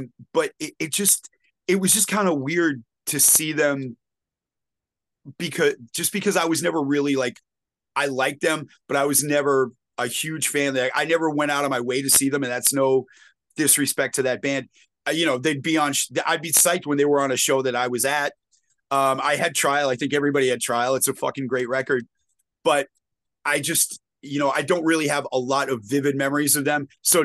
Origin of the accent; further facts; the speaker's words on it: Brookline, Massachusetts, United States; well, dude, I'm from Brookline. You know, I'm not from Brooklyn. I'm from Brookline.